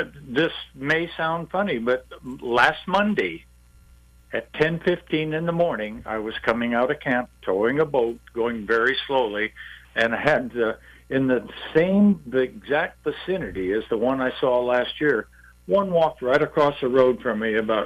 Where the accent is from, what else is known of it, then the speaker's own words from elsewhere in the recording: California, United States; And I'm from California, and I've been coming to Maine for 40 years.